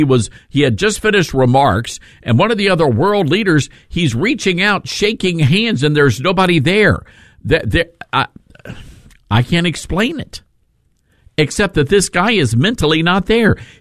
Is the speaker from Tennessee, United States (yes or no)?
yes; Memphis, Tennessee, United States; taught us this growing up in Memphis, Tennessee. Whitehaven, Tennessee, if for those of you to be specific, you know where that is.